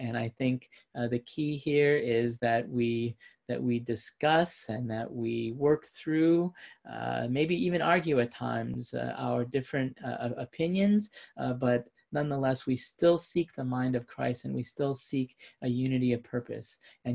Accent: Wisconsin, United States; Now, when I read this, I actually think about my home state of Wisconsin.

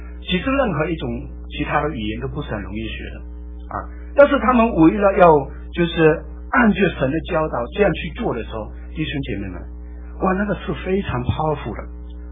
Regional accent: China; 我们中国人

